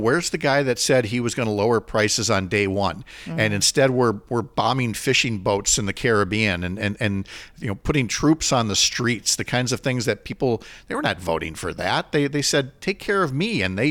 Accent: St. Paul, Minnesota, United States; also born or lived in Eau Claire / Milwaukee / Madison; I am a city kid. I grew up in St. Paul and then Eau Claire, and I've lived in Milwaukee and I've lived in Madison

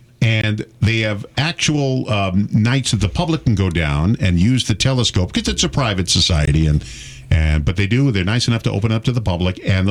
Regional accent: New York, United States; Now, growing up in New York, you couldn't see anything anyway.

